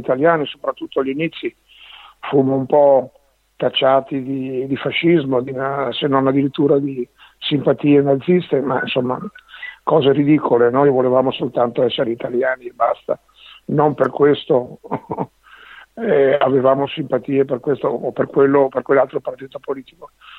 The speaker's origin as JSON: {"language": "Italian", "town": "Verona", "region": "Veneto", "country": "Italy", "tie": "born or raised there", "moved": "as an adult", "lives_now": "Milan, Italy", "said": "trovarono sistemazione a Verona e lì ho visto la luce io il 26 giugno del 1950 e sono vissuto a Verona fino ai primi anni 70, prima di partire per Milano, dove poi ho vissuto fino ad oggi"}